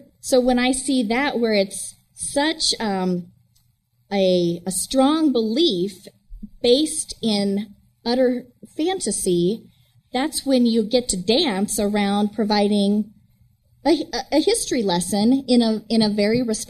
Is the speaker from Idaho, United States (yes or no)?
yes; Emmett, Idaho, United States; And I'm from Gem County, Emmett.